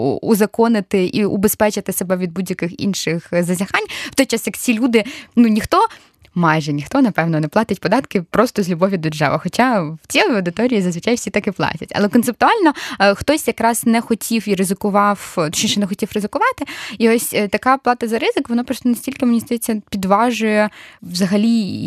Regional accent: Zatoka, Odesa Oblast, Ukraine; Ну, я з Затоки, там реально багато незадекларованих яхт.

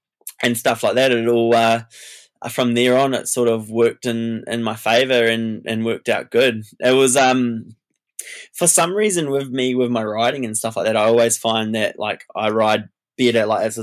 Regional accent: Rotorua, Bay of Plenty, New Zealand; Like, I'm from Rotorua, and like you know, like local favorites and stuff like that.

